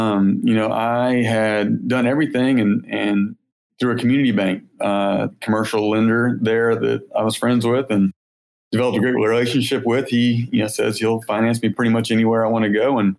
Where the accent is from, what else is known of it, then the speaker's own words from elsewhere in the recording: Fort Smith, Arkansas, United States; But it was in my hometown where I grew up, down in Fort Smith.